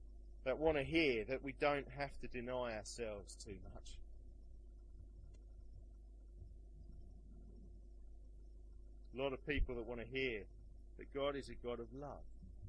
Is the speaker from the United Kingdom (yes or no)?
yes; London, United Kingdom; I come from London.